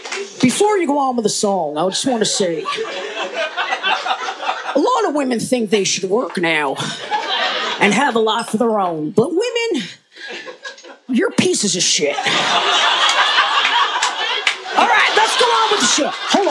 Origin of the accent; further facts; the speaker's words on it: Richmond, Virginia, United States; Richmond, Virginia.